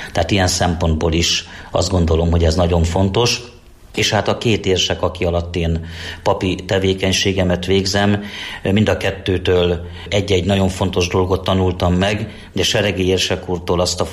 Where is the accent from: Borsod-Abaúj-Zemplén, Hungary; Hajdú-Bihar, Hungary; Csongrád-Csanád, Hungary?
Borsod-Abaúj-Zemplén, Hungary; Sárospatak; Gyerekkoromban Sárospatakon Kurtos András kanonok úr volt a plébános